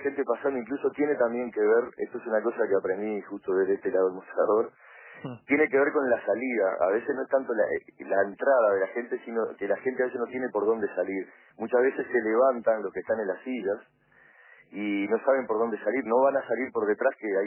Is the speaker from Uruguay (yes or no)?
yes; Uruguay; te queda la satisfacción como uruguayo